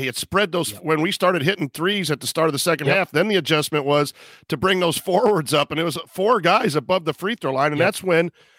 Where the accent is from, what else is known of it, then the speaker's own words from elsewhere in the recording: Kokomo, Indiana, United States; even though I'm from Kokomo.